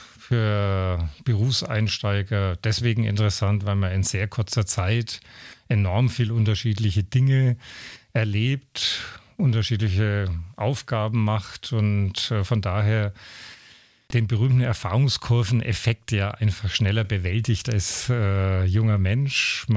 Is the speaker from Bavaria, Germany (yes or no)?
yes; Beringersdorf, Bavaria, Germany; Ja, ich bin hier in Beringersdorf aufgewachsen, hier in die Grundschule gegangen. Damals war Beringersdorf ja noch eine eigene Gemeinde.